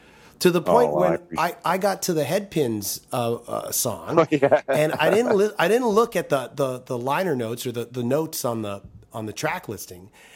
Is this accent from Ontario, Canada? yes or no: yes; Toronto, Ontario, Canada; at least growing up in Toronto.